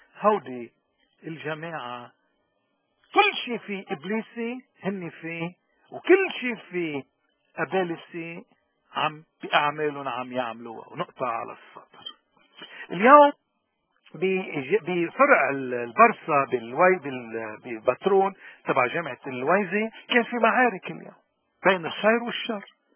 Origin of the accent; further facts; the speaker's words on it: Lebanon; نحن كلبنانية ربنا اصطفانا برسالة وبأرض وبقداسة وبقدسين وببلد مقدس